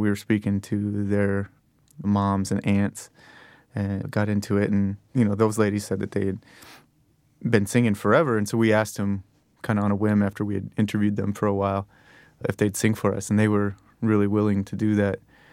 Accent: Texas, United States; We started here from New York, and we're all from Texas

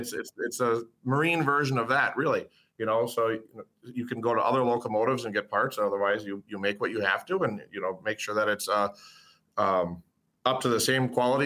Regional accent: Howard's Grove, Wisconsin, United States; I grew up in Wisconsin. From a small town called Howard's Grove, just 20 minutes south of Manitowoc.

